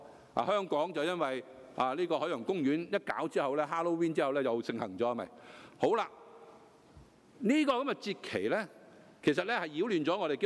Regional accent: China; 万圣节其实系一个我中国人所讲嘅鬼节。我中国人咧系农历七月十四嘛

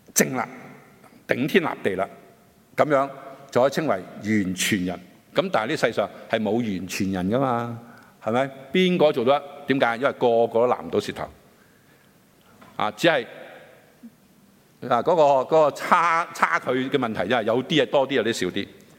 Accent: China; 所以中國人講好清楚，佢話你。病呢是从口入，但是祸呢就从口出。这些很清楚的，我中国人都有这些同样的智慧

